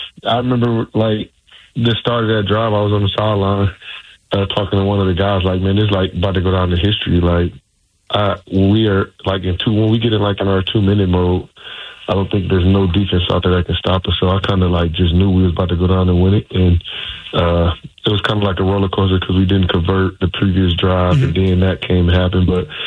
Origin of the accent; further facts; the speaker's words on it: Cleveland, Ohio, United States; I'm from Cleveland originally, so that's Big Ten country.